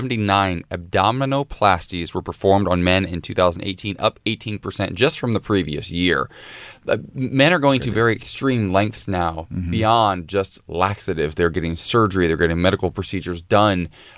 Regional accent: Ohio, United States; I always joke like I'm an Ohio 10. Like I go to my hometown compared to the guys that I graduated with.

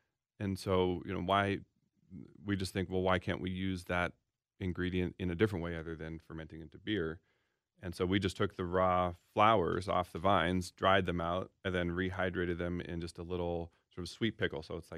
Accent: Seattle, Washington, United States; I'm from Seattle and in the Northwest

